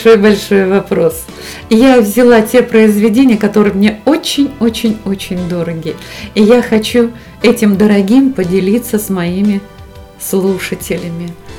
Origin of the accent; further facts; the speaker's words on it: Tomsk, Tomsk Oblast, Russia; я приехала сибирячка из какого-то Томска.